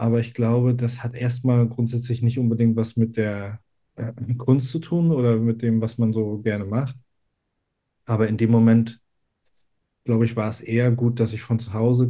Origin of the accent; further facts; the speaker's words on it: Greifswald, Mecklenburg-Vorpommern, Germany; born there; weil ich bin ja gebürtig aus Greifswald und bin dann auch zum Studium da geblieben